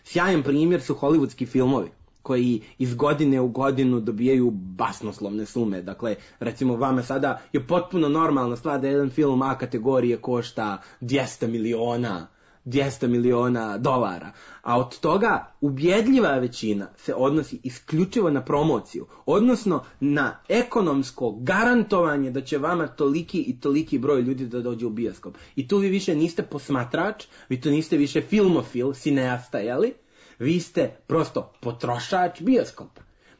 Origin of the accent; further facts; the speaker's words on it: Serbia; pogotovo kada dolazimo mi iz Srbije